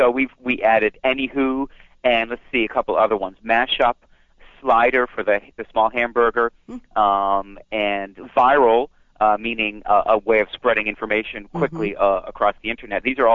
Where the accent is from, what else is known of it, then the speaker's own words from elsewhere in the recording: Boston, Massachusetts, United States; And I'm from Boston myself, and here at Merriam-Webster, we're based in Massachusetts, to the west of Boston.